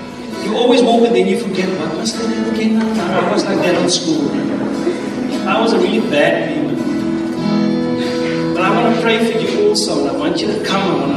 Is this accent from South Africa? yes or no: yes; South Africa; I said, no, Sonny, I'm South African local Biltong, brother. That's who I am.